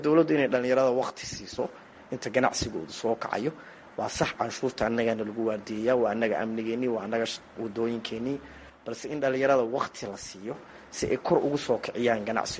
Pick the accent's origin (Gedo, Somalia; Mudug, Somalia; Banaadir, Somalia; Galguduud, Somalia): Mudug, Somalia; Galkayo; anugu Gaalkacyo ayaan ku dhashay, intaasaan kol ekaada waan ku koray